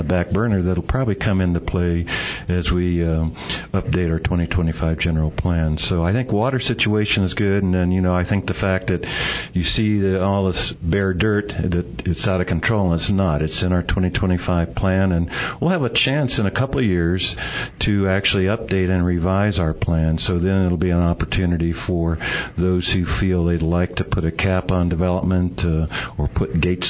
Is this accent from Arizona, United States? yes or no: yes; Tucson, Arizona, United States; I am. I'm originally born and raised in Tucson.